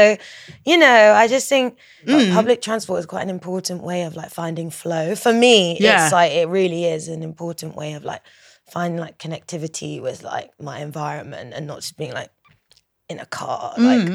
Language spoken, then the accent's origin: English; Jamaica; I think he picked up on that I am Jamaican too.